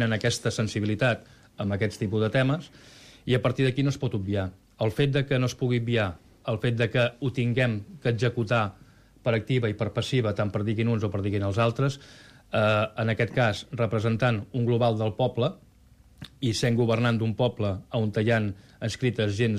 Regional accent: Catalonia, Spain; A mi, com a català, em representa la senyera

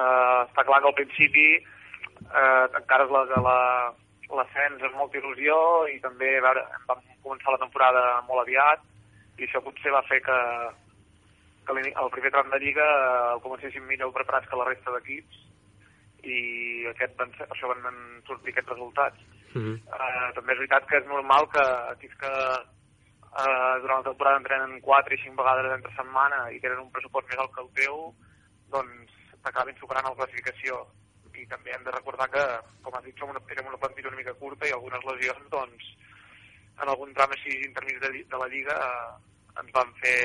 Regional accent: Girona, Catalonia, Spain; Home, com a gironí, com a equip que proper

